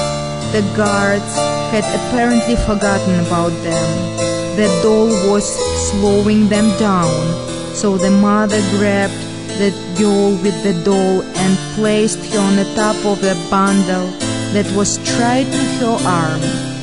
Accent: Russia; English is a second language; I'm my father from Ukraine, my mama from Russia. So as a person who were grown up in the Soviet Union

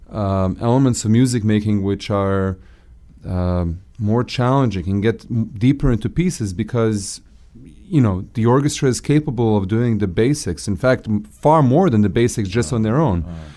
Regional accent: Seattle, Washington, United States; I was a football fan growing up in Seattle.

